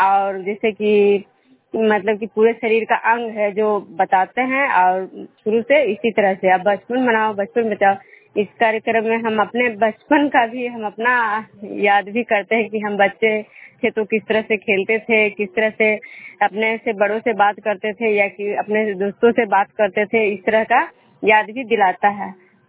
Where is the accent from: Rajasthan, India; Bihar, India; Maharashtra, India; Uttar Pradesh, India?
Bihar, India; Bishnupur